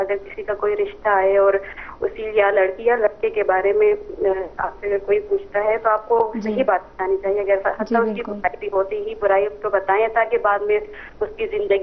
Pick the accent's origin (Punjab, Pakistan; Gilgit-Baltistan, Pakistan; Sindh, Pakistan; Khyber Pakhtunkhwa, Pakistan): Gilgit-Baltistan, Pakistan; Gilgit; گلگت سے میرا تعلق